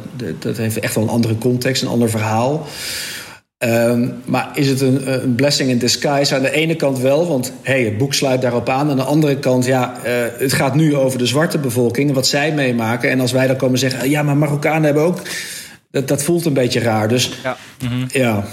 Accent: Belgium; now in Netherlands; ik heb zelf ook een biculturele achtergrond als Belg.

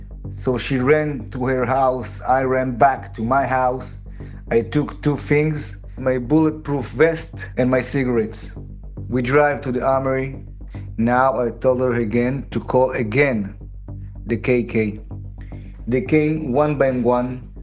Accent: Nir Am, Southern District, Israel; I'm from Kibbutz Niram.

